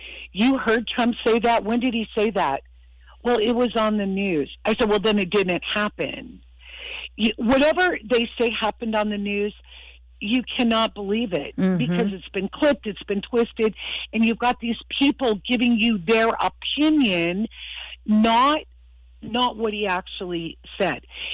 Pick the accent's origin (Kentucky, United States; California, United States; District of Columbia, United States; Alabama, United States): California, United States; I guess I would say, you know, growing up in California, I had more liberal views